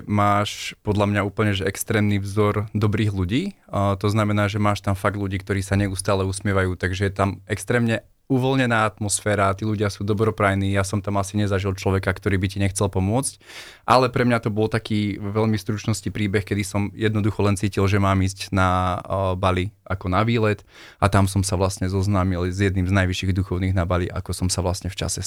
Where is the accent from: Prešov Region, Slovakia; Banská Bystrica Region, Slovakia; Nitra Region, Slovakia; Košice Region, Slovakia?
Banská Bystrica Region, Slovakia; Zvolen; Áno, som Zvolenčan.